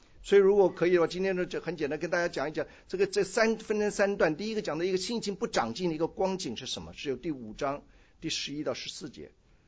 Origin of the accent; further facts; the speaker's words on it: China; 就像我们中国人觉得我们中国人的一些的伦理思想最重要的，这些是根深蒂固的。